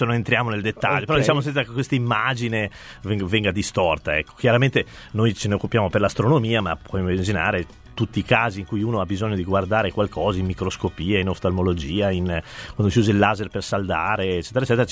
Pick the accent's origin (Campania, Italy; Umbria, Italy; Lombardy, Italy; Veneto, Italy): Veneto, Italy; Venice; born there; tecnicamente sono nato a Venezia